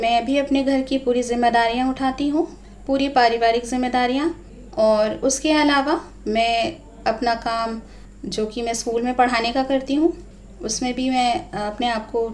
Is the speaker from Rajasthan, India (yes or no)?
yes; Ajmer, Rajasthan, India; और मैं अजमेर राजस्थान की रहने वाली हूँ।